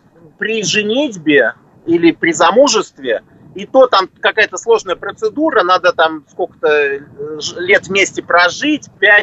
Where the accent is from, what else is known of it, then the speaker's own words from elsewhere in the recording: Moscow, Russia; now in Mauritius; я сам из Москвы, и мы когда уезжали из Москвы, сюда переехали жить